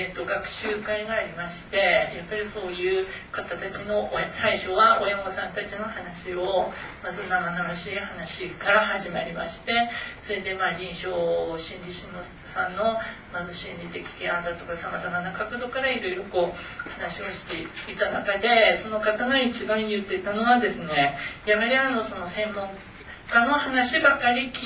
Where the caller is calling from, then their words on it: Aomori, Japan; 私は北海道民ではありませんで、北海道の、真下にある、東北の、青森県の青森市っていうところから、はるばる今日